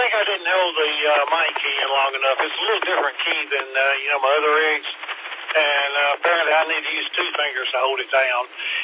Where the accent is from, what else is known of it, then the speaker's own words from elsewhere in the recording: Birmingham, Alabama, United States; also born or lived in Charleston; Yeah, we are from Birmingham, but, you know, we used to live in Charleston years and years ago.